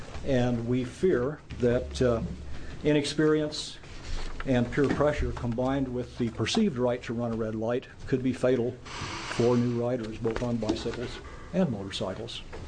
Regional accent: Jefferson, Oregon, United States; from Jefferson, Oregon

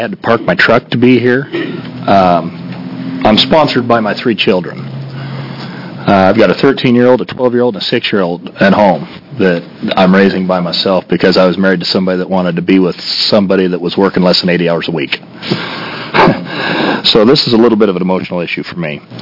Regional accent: Oregon, United States; I'm from the Southern Oregon coast.

